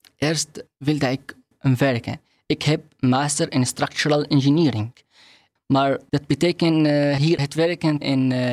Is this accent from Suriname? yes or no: no; Syria; Dutch is a second language; moved away as an adult; now in Netherlands; Ik ben bijna 33 jaar oud. Ik kom uit Syrië.